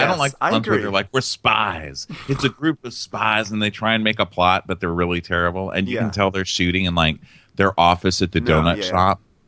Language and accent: English; El Paso, Texas, United States; You see, I grew up in El Paso. I know what you're talking about. I know my span.